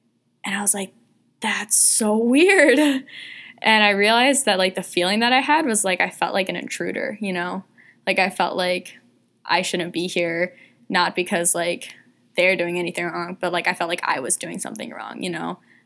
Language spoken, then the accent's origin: English; United States; Like, nationality-wise, I am American, like, through and through.